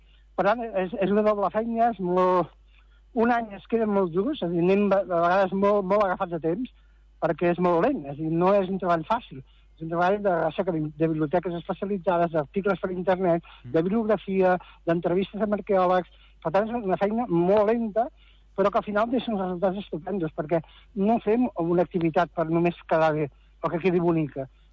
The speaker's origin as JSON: {"language": "Catalan", "town": "Tarragona", "region": "Catalonia", "country": "Spain", "tie": "born or raised there", "said": "de petit, als 6 anys, jo vivia el soc fill del Serrallo, el que va arribar de Pescador de Tarragona"}